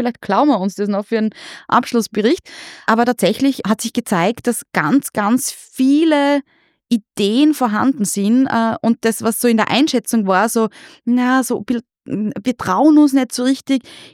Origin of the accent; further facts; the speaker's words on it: Styria, Austria; als Steirerin schmerzt es etwas, dass die Nutzung von West nach Ost abnimmt